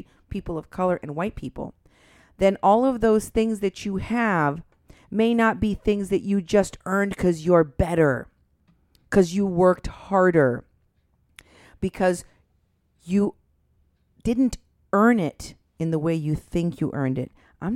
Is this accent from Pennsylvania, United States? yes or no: no; Iowa, United States; I grew up in Iowa, so it's very white there.